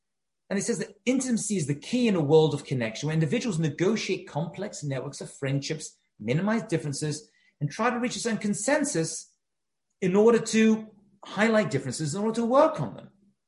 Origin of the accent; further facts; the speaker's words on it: United Kingdom; I'm from Britain originally